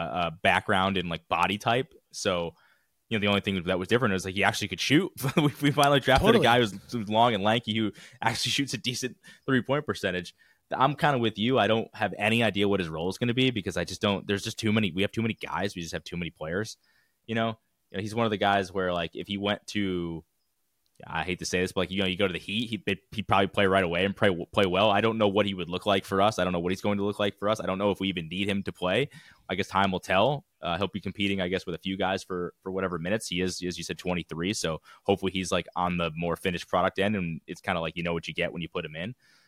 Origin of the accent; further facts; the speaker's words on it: Connecticut, United States; Like I'm from Connecticut.